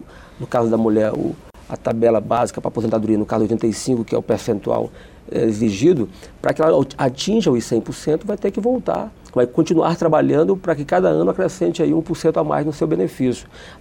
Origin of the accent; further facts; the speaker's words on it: Maranhão, Brazil; E eu, que sou do Maranhão, do Nordeste, portanto